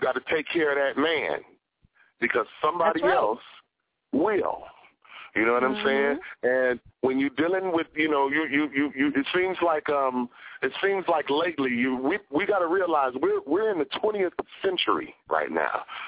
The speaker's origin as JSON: {"language": "English", "town": "Detroit", "region": "Michigan", "country": "United States", "said": "In case y'all don't know, I'm straight from the 313. I'm from the East Coast. But I've been out here banging."}